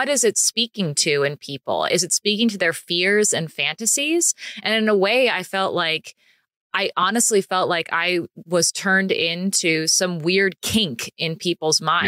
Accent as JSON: {"language": "English", "country": "United States", "said": "me being an American in Italy certainly made it easier for people to other me"}